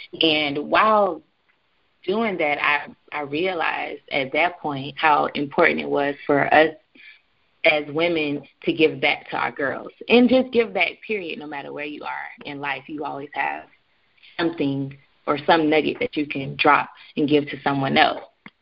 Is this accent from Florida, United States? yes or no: yes; Miami, Florida, United States; I'm from Liberty City, which is in Miami, and, you know, being in Miami, you see it all.